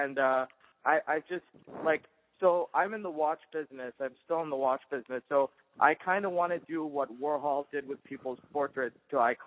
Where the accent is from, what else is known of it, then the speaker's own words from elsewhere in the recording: England, United Kingdom; So I grew up in England half of my life as well.